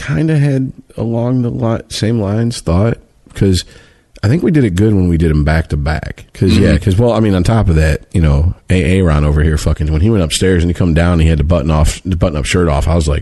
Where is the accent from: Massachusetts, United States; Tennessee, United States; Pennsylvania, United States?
Pennsylvania, United States; I'm from Pennsylvania.